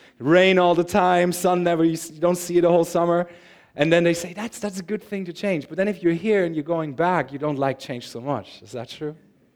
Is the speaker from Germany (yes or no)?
yes; Germany; I come from Germany.